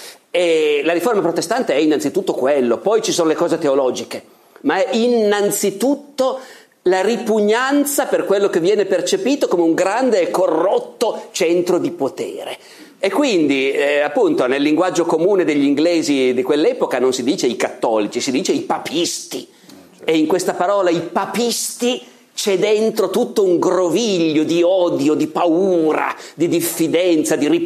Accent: Piedmont, Italy; si diceva prima che io sono piemontese.

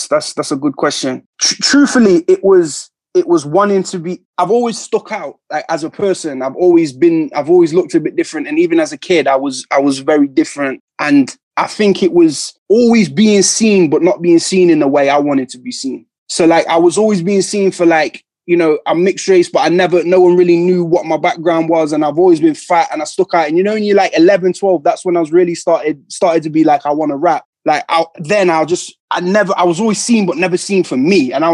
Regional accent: Nottingham, East Midlands, United Kingdom; I'm from Nottingham. I got a city that's got amazing artists and beautiful people. But at the same time, it's a small city

